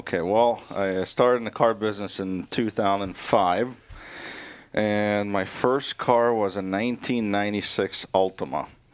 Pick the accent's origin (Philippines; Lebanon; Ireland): Lebanon; Beirut, Beirut Governorate; now in United States; I mean, Lebanon is more like a California weather kind of thing, and I grew up in Beirut